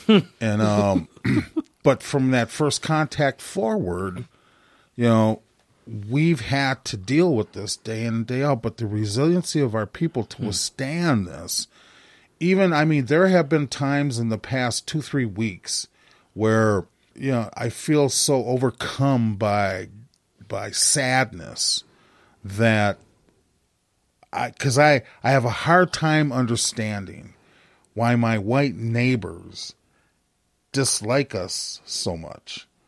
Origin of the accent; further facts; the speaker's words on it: United States; When I think about my culture as American Indian, for us it was your wealth was really gauged by what you didn't have because you gave it away to others.